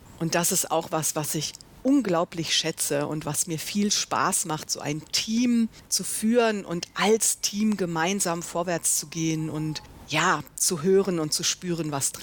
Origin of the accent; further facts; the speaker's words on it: Mönchengladbach, North Rhine-Westphalia, Germany; Ich bin in Mönchengladbach aufgewachsen, bin immer schon gerne unterwegs gewesen.